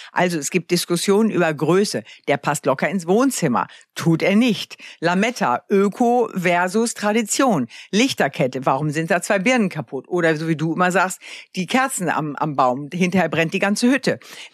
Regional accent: Northern Germany, Germany; Ich bin aus dem Norden.

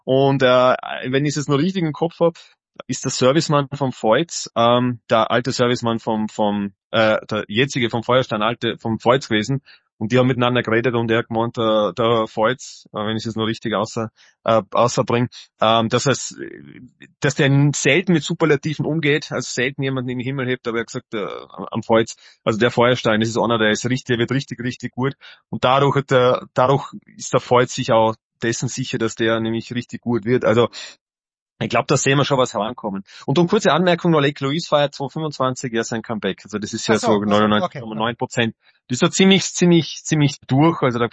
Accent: Vorarlberg, Austria; in meiner alten Heimat Vorarlberg

